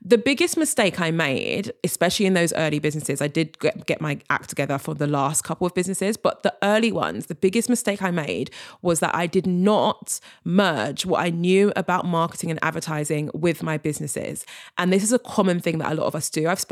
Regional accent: London, United Kingdom; She's in the big city, London, which is actually where I'm from as well. So I'm literally born and raised in London.

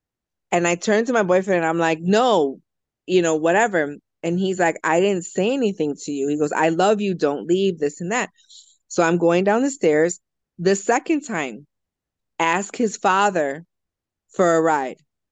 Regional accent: Chicago, Illinois, United States; So I born and raised in Chicago, Latina of... My mom is Norwegian and Lithuanian, and my dad is Mexican and Native American, so I'm half white, half Mexican. Been living in Chicago my whole life.

